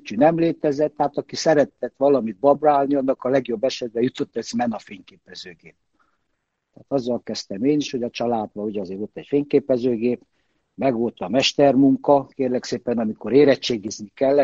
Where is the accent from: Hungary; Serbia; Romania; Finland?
Romania; mikor meghallották, hogy Romániából jöttem, meg újságírás